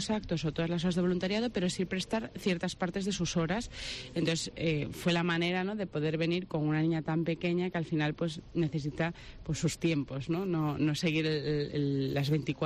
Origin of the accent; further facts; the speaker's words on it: Lugo, Galicia, Spain; nosotros somos de Lugo, bueno, mi marido es de Madrid, pero vivimos en Lugo